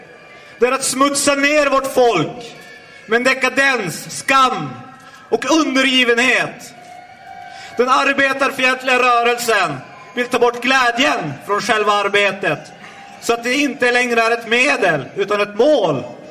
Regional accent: Norrland, Sweden; Det glädjer mitt norrländska hjärta att få komma till Ludvika.

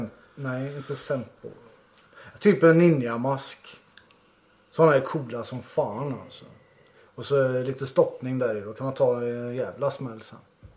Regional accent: Västra Götaland County, Sweden; now in Uddevalla, Sweden; Ja, men inte i hjärtat, jag är från Dalsland.

